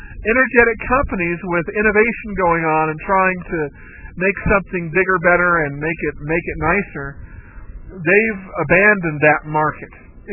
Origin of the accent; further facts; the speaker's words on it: United States; born there; I was born in the United States, I don't hate it so much that I want to leave.